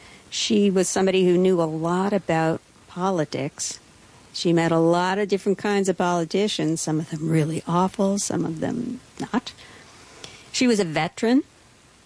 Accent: Canada; Since I grew up in Canada, Queen Elizabeth was the Queen of Canada.

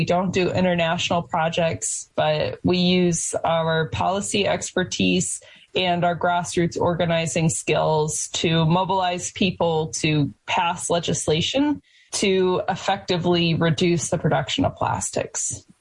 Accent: Indiana, United States; And I live in upstate New York, but I'm from Indiana, and I graduated from Indiana University.

